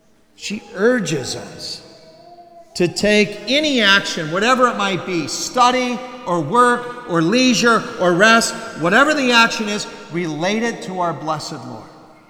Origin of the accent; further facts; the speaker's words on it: Ohio, United States; accent: Ohio; simply apologized for my Ohio accent.